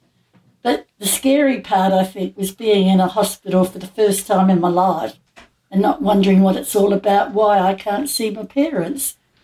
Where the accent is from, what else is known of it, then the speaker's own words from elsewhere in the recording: Adelaide, South Australia, Australia; And one little girl across the road from me died. I came from Adelaide.